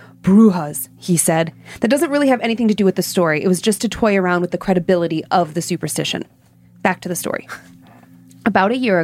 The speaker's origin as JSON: {"language": "English", "town": "Planada", "region": "California", "country": "United States", "lives_now": "Atlanta, United States", "said": "I'm from Planada, California, and I've been living in Atlanta, Georgia since 2013."}